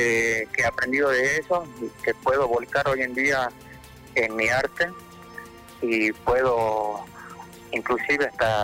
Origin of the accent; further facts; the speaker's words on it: Alto Comedero, Jujuy, Argentina; Soy de Alto Comedero.